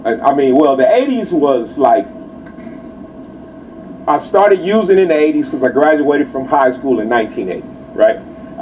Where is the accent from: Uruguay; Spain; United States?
United States; Los Angeles, California; You know, I grew up in South Central LA. That's what they used to call it. Now it's Greater LA, right?